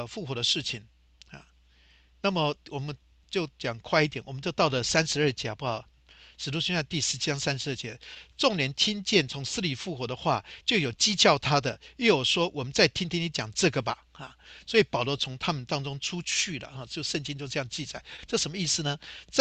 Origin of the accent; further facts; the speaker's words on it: China; 我们中国人跟随师傅学徒，有的学做木工